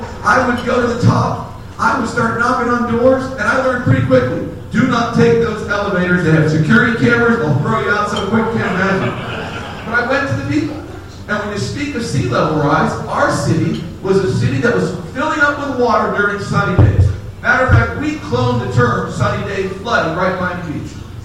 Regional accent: Florida, United States; down to South Florida when I was 10 years old, of course, brought my parents with me, okay? And I grew up literally in Broward County. I went to public school in Broward County

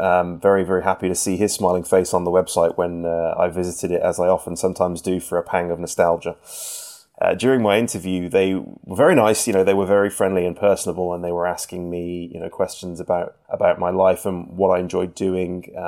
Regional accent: Sutton Coldfield, West Midlands, United Kingdom; I grew up just outside of Birmingham in a suburb called Sutton Coldfield. It was a pretty quiet and pretty uneventful suburb

